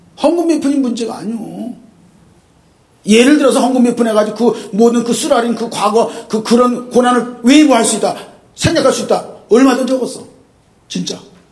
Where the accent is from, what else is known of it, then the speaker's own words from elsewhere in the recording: Incheon, South Korea; 인천이 고향인데 어머니가 영종도로 시집을 가셨습니다. 저도 따라가느라고 인천 앞바다를 건너갔습니다.